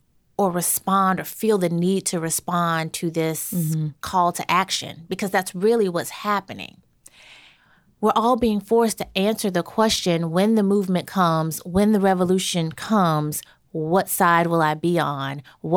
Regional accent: Baton Rouge, Louisiana, United States; or in Baton Rouge, Louisiana, my hometown, and Alton Sterling is killed, it's in my face now.

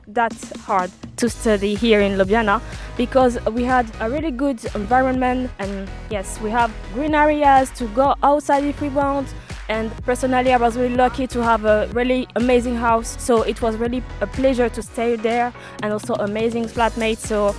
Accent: Île-de-France, France; English is a second language; I'm 22 years old. I will turn 23 soon. I'm from France, near Paris, in a little city that nobody knows, at 1 hour in the north of Paris.

